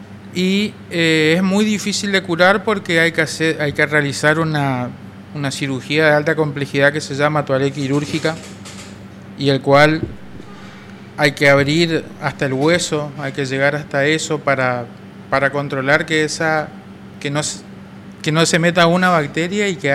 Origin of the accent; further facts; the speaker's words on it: Reconquista, Santa Fe, Argentina; Soy de acá de Reconquista, del barrio Parque.